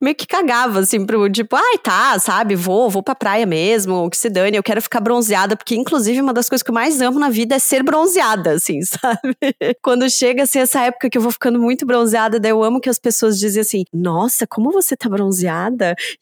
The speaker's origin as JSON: {"language": "Portuguese", "town": "Lages", "region": "Santa Catarina", "country": "Brazil", "tie": "born or raised there", "said": "Fui criada em Lages, né? O verão lá é um verão muito mais suave, ameno, de agradáveis temperaturas, friozinho à noite e tal."}